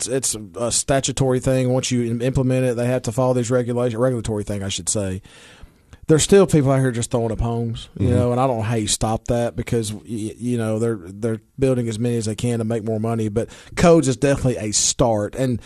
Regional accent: Baxter, Tennessee, United States; Bright Ridge, because I grew up on the Bright Ridge. And I just thought everybody knew where the Bright Ridge was. Yeah, Tennessee, Putnam County, Baxter.

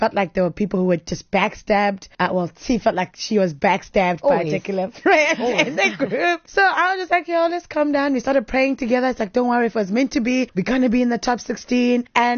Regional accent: Maphumulo, KwaZulu-Natal, South Africa; also born or lived in New Germany; I'm 20-something years old from New Germany. I grew up in Maphumulo, which is a farm, so I'm a semi-farm girl.

